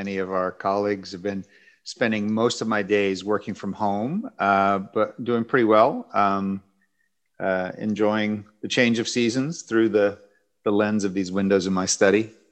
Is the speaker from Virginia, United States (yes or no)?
yes; Newport News, Virginia, United States; I'm actually from Virginia. I'm from Newport News, Virginia, which is in the southeastern part of the state.